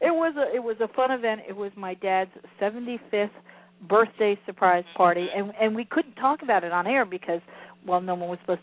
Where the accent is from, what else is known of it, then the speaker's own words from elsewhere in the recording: Florida, United States; you know, we're from Florida